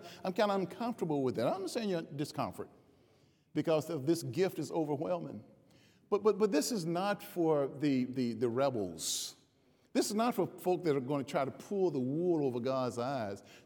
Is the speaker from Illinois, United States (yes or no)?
yes; Chicago, Illinois, United States; I grew up in Chicago.